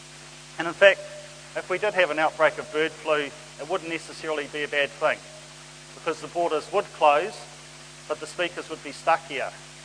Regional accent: Wellington, New Zealand; I was born in Wellington, and I grew up here, and I've lived here all my life.

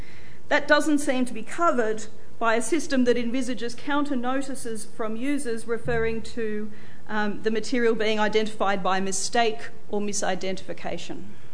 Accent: Australia; Now, as an Australian, I can be terribly relaxed about this

